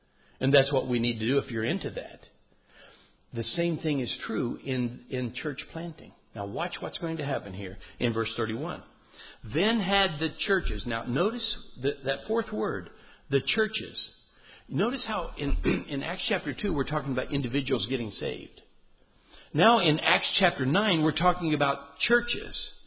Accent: Indiana, United States; Oh, well, I'm from Indiana. What can you expect, you know?

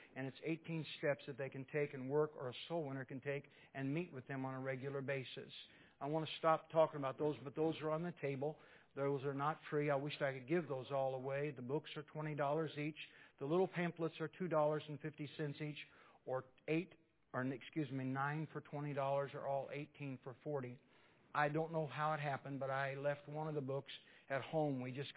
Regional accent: Missouri, United States; my father went to the home where I was raised at in Missouri.

